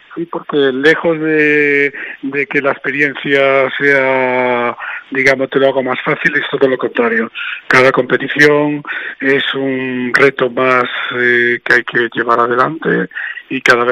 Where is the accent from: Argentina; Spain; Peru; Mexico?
Spain; me sigo manteniendo como el español con más oros de la historia